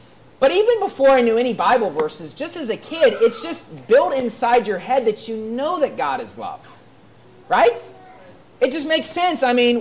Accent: West Virginia, United States; And I know growing up in West Virginia, you know, you'd read things in the newspaper

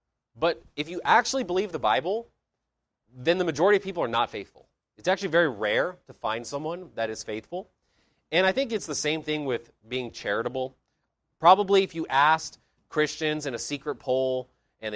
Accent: United States; we grew up in America, and the culture of alcohol and drinking is pretty strong in the United States.

